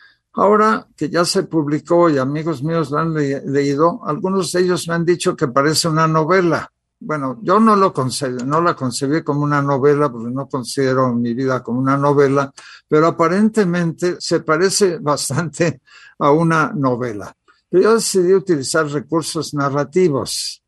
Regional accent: Mexico; born there; first language Catalan; Spanish is a second language; nací en México de padres catalanes, mi lengua materna no es el español, es el catalán. Eso matiza mucho esta situación. Además, cuando voy a Cataluña me consideran extranjero, cuando estoy en México también me ven muchas veces como extranjero por mi aspecto

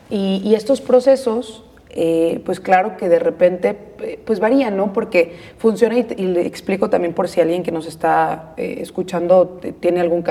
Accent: Tala, Jalisco, Mexico; Sí, yo nací, crecí, o sea, estudié en el kinder en Teochitlán

